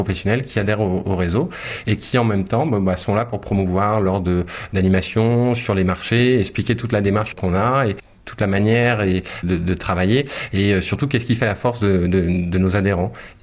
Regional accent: Brittany, France; je suis breton, et valoriser ma région fait partie des choses, je dirais, qui sont inscrites en moi depuis que je suis tout petit.

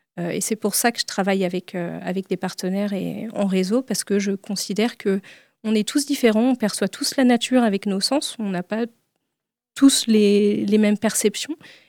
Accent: Brittany, France; born there; j'avais besoin de revenir sur ma terre natale en Bretagne.

